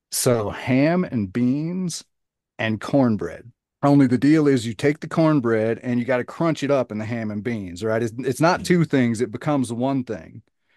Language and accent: English; Oklahoma, United States; So I'm from Southern Oklahoma originally